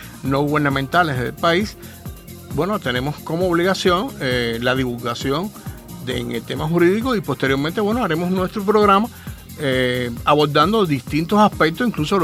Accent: Cuba; Yo creo que lo importante es eso, que todos somos cubanos.

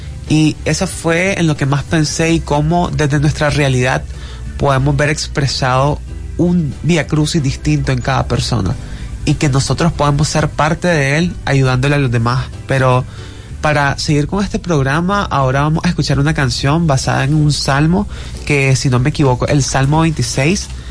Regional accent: Nicaragua; me hace reflexionar en nuestra realidad como nicaragüenses

